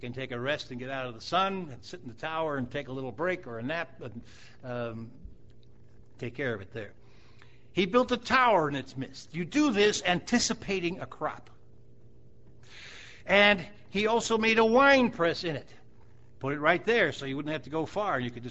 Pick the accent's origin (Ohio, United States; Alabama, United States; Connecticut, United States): Ohio, United States; Cleveland; And I'm from Cleveland. Didn't do a lot of pruning in Cleveland.